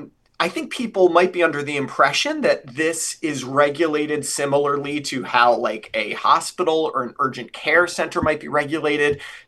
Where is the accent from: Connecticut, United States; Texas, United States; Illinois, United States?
Connecticut, United States; And I've seen these IV so-called hydration spas springing up all over my home state of Connecticut as well.